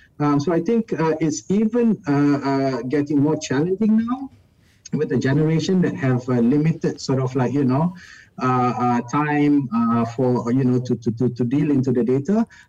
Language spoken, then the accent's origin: English; Malaysia; my home country, Malaysia